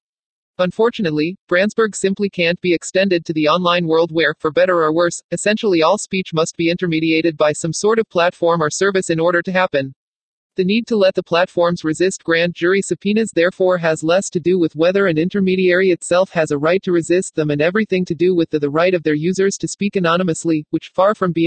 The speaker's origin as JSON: {"language": "English", "town": "San Bernardino", "region": "California", "country": "United States", "tie": "born there"}